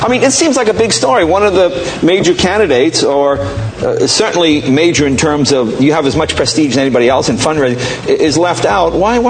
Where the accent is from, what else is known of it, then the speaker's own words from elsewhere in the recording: United States; I think as an American, we like to see everybody get an equal shot